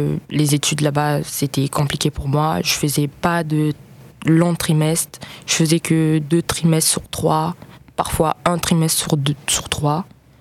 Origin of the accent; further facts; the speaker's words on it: Republic of the Congo; now in Belgium; j'ai 17 ans et je viens du Congo-Brazzaville et je suis venue demander la protection en Belgique.